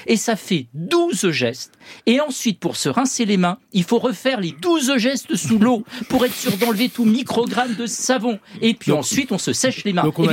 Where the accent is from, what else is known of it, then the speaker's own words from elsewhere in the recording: Grand Est, France; quelles que soient vous soyez breton ou alsacien comme moi